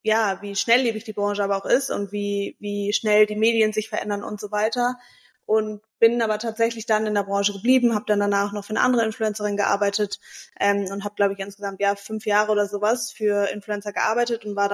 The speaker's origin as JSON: {"language": "German", "region": "Hamburg", "country": "Germany", "tie": "born there", "said": "Also, ich bin in Hamburg geboren und lebe auch tatsächlich noch in Hamburg, beziehungsweise zwischen Hamburg und Mallorca inzwischen."}